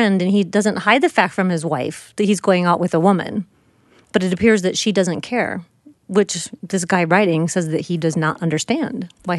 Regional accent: Egypt; I am from Egypt.

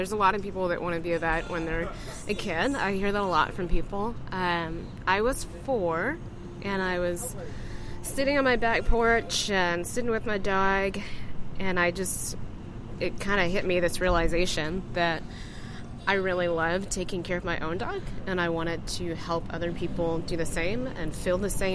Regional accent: Oklahoma, United States; I'm from Oklahoma, so that is definitely a big language that's used there.

